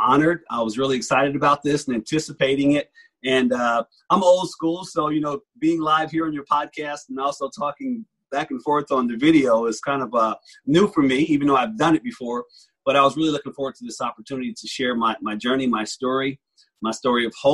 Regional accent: Trenton, New Jersey, United States; I'm originally from Trenton, New Jersey. You know where that is?

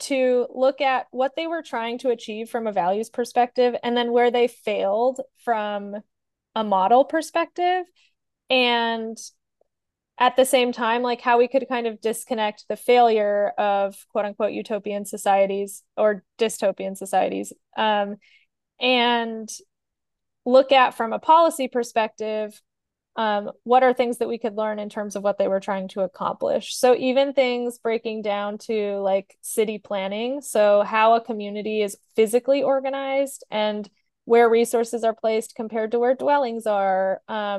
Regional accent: San Diego, California, United States; growing up in San Diego, we had the ultimate the ultimate privilege of most Christmas days was nice enough to eat breakfast outside in the sun.

